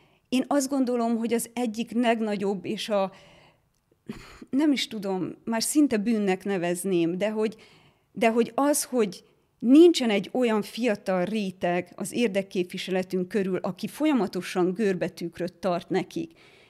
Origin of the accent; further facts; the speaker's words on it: Sângeorgiu de Pădure, Mureș County, Romania; És én egy munkás családból származom, és Nyáradszeredában nőttem fel.